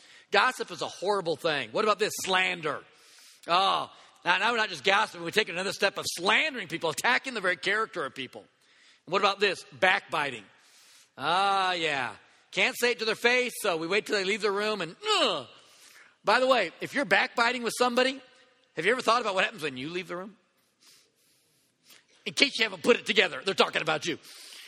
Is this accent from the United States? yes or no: yes; United States; I'm so glad we don't live in Europe. I got to tell you right now, thank God I'm American.